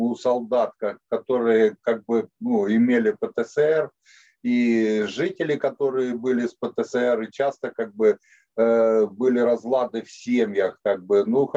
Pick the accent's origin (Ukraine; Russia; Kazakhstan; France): Ukraine; moved away as an adult; это мы приехали с Украины, были капелланами в украинской армии